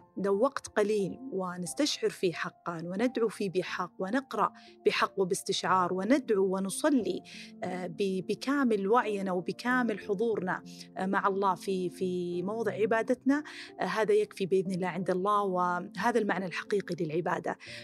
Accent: Khobar, Eastern Province, Saudi Arabia; استديو جديد ومكان جديد في مدينتي مجددا الخبر هذه المرة، طبعا قريبة من الدمام هم كلهم سوا

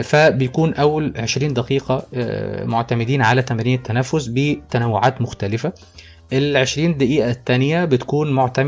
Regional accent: Egypt; وهنا عندنا في مصر

